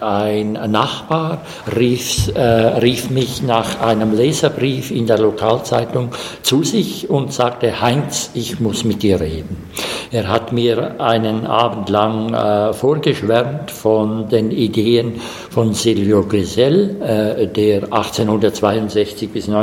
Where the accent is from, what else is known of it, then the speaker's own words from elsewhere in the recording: Zurich, Switzerland; Ich komme aus der Schweiz, aus der Umgebung von Zürich, bin knapp 63 Jahre alt.